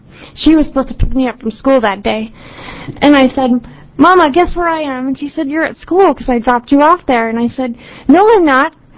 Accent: Boring, Oregon, United States; And I grew up out in Boring, Oregon.

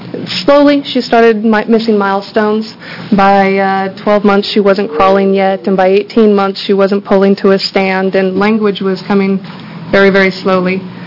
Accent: Eugene, Oregon, United States; I'm from Eugene, Oregon.

